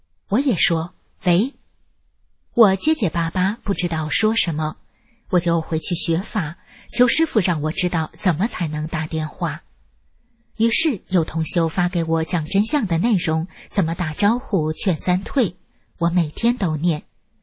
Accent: Vietnam; Chinese is a second language; 您好，很高兴认识，我是越南人，我的中文很差

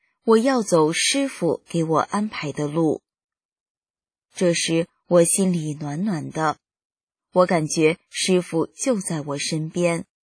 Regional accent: China; 我在中国大陆出生长大，在北京得法。小时候，父母每天带上我一起学法练功

